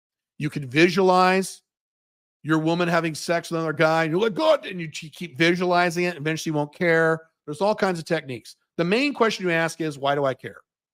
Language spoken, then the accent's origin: English; United States; And I love visiting London as an American.